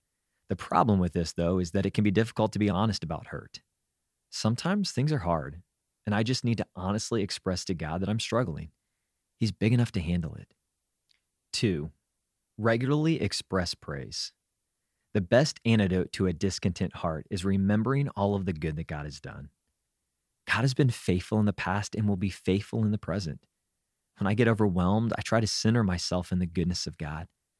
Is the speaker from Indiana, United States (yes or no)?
yes; Indiana, United States; I grew up in Indiana, so we had our fair share of white Christmases.